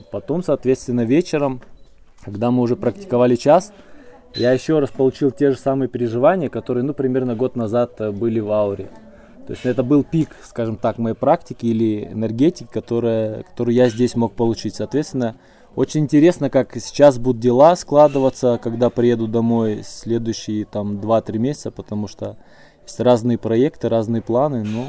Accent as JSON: {"language": "Russian", "country": "Germany", "said": "я из Германии."}